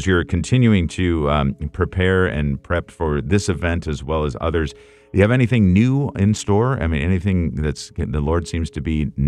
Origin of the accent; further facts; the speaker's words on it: Wisconsin, United States; I'm from Wisconsin originally myself, but don't hold that against me.